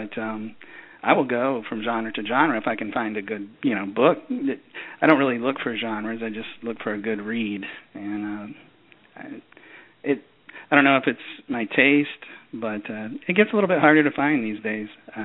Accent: Baton Rouge, Louisiana, United States; also born or lived in South Texas / Austin; Well, I was born in South Texas and lived there until I was about 8 years old before moving to Baton Rouge, Louisiana. Stayed in the Baton Rouge area until I got out of high school

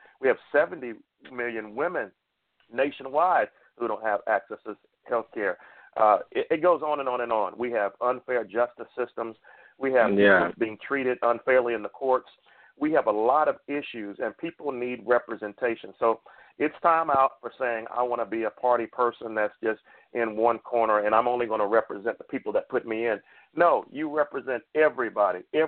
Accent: Florence, South Carolina, United States; now in Florence, United States; I was raised in Florence, South Carolina, but I live in Florence, Alabama. So Mo and I were both born in South Carolina, but we both are in the great state of Alabama.

